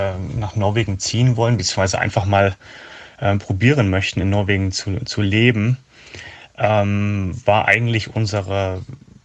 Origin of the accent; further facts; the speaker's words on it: Saxony, Germany; now in Norway; knapp 29 Jahre, bevor ich nach Norwegen gezogen bin. Ich komme ursprünglich aus dem Wilden Osten, aus Sachsen, was man sicherlich mitunter auch noch ein bisschen hört.